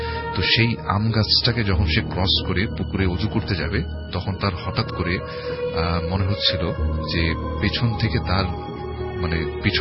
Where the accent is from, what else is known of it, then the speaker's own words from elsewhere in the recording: Dhaka, Dhaka Division, Bangladesh; পুরান ঢাকা থেকে এসেছি।